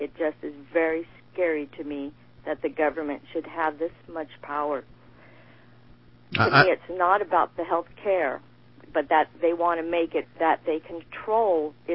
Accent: Long Beach, California, United States; Dr. McConnell, I'm from Long Beach.

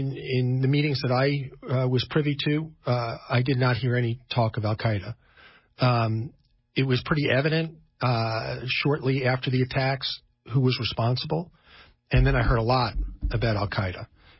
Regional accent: New York, United States; I'm from New York, and I thought that was unimaginable

